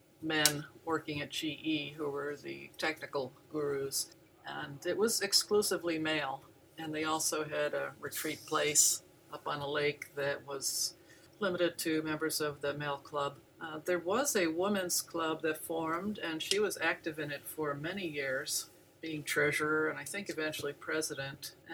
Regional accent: New Jersey, United States; I grew up in New Jersey, and I got interested in biology during high school

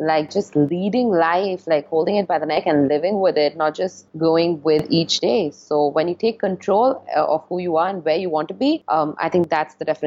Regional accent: India; I'm Indian, and I actually graduated from Singapore because I studied communications there

